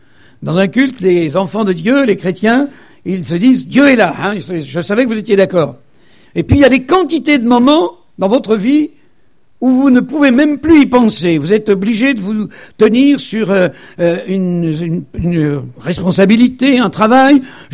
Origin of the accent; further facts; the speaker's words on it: Occitanie, France; quand on vient de l'Aveyron, dans les Midi-Pyrénées